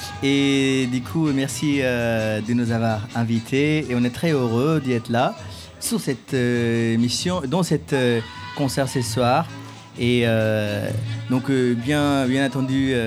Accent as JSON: {"language": "French", "region": "North India", "country": "India", "said": "Et donc, nous, on vient du nord de l'Inde. Donc, en fait, on a grandi dans une musique."}